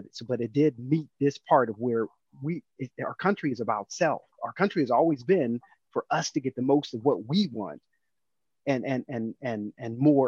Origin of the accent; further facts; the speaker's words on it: United States; When we kind of go somewhere, the first thing we say is we're American, and we have that pride